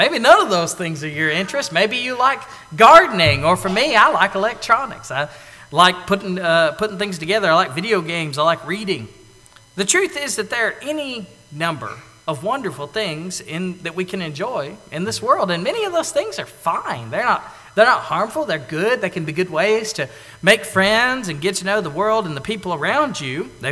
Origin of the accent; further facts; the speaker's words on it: Mississippi, United States; I grew up in North Mississippi, not too far from the Alabama line